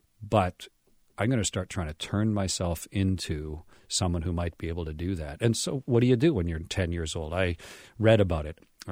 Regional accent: Canada; So, I'm a little kid, and I'm from Canada. Canada had no astronaut program.

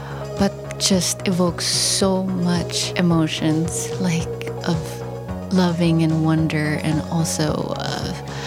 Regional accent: San Francisco, California, United States; I'm from the Outer Sunset.

